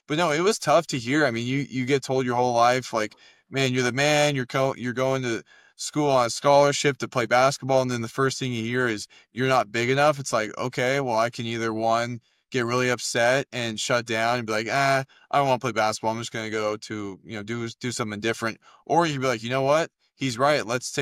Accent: Canby, Oregon, United States; And when I got to college, I came from Canby, Oregon, small town.

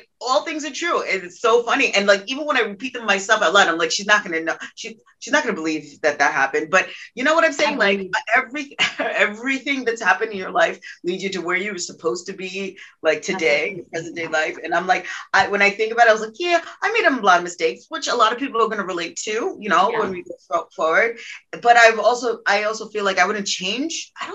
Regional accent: New York, United States; just know we're from New York.

